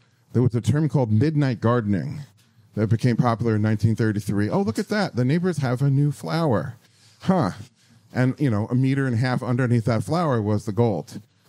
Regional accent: United States; And by the way, being a world traveler, I think I'm in a position to say this as an American.

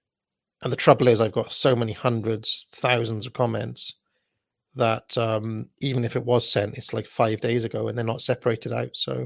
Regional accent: Wales, United Kingdom; because being Welsh, of course, he's one of the people I really like.

